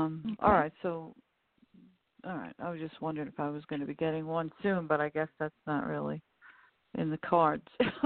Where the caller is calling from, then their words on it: New York, United States; I'm calling from New York.